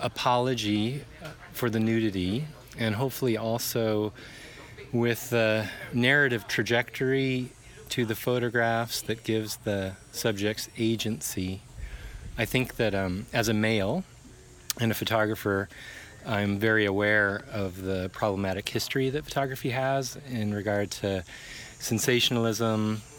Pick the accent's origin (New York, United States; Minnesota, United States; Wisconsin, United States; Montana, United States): Montana, United States; Missoula; I'm from the United States, where I live and teach at the University of Montana in Missoula, Montana.